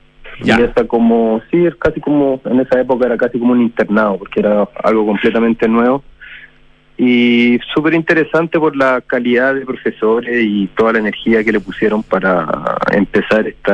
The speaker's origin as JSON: {"language": "Spanish", "town": "Iquique", "region": "Tarapacá", "country": "Chile", "said": "Sí, yo soy de Iquique. Sí, partí estudiando arquitectura en Iquique"}